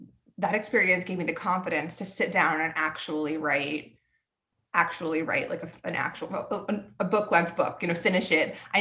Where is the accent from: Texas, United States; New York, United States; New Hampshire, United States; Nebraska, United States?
New York, United States; also born or lived in New Jersey; now in North Florida, United States; I grew up in New York and New Jersey, but now I live in North Florida.